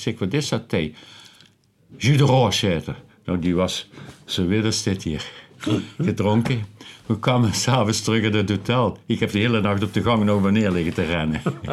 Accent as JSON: {"language": "Dutch", "region": "Limburg", "country": "Netherlands", "said": "Wij als Limburgers, wij wonen nog in de omgeving van Sittard."}